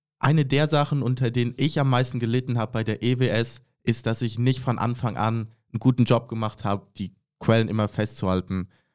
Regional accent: Germany; ich studiere auch im dritten Semester BWL. Ich bin 20 Jahre alt, komme ursprünglich aus Deutschland, aber lebe praktisch mein ganzes Leben schon in Zug.

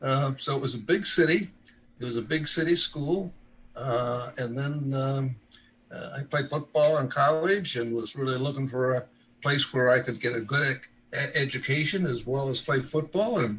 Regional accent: Detroit, Michigan, United States; I grew up in Detroit, Michigan, in the city itself. I went to a city high school that had over 5,000 students.

